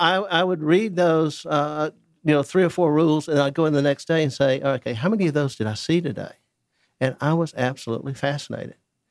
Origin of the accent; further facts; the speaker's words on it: Atlanta, Georgia, United States; Well, I was born and raised in Atlanta.